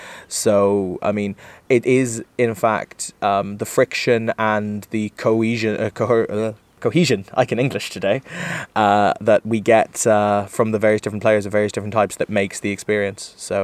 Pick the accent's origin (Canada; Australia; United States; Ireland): Ireland; I am originally from Ireland